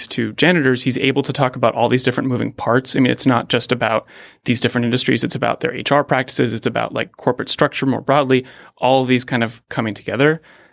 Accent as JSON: {"language": "English", "town": "Pittsburgh", "region": "Pennsylvania", "country": "United States", "tie": "born or raised there", "lives_now": "Palo Alto, United States", "said": "I grew up in Pittsburgh."}